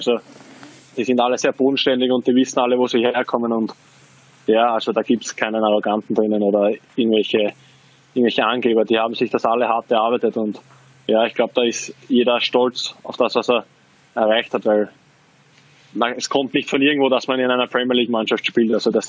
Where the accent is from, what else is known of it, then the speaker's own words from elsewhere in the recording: Austria; Also ich drücke natürlich jetzt als Österreicher den Linz an die Daumen